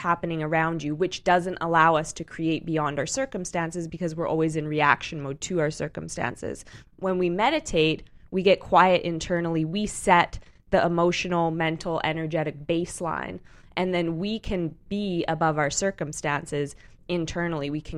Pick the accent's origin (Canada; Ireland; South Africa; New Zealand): Canada; Edmonton, Alberta; now in West Hollywood, United States; I was torn between Santa Monica and West Hollywood when I came here from Canada, and currently I'm in West Hollywood.